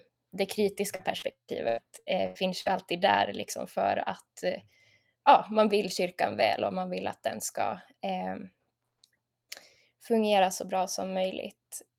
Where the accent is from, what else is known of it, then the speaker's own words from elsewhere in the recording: Vaasa, Ostrobothnia, Finland; sen jag var 16, har jag skrivit krönikor i Vasabladet, min hemstad i Finland.